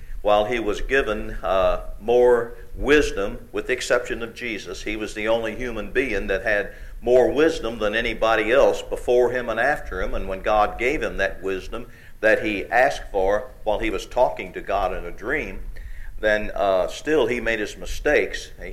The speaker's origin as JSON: {"language": "English", "town": "St. Louis", "region": "Missouri", "country": "United States", "lives_now": "Branson, United States", "said": "I'm a city slicker. I'm from St. Louis originally, though I've lived in Branson 26 years exactly."}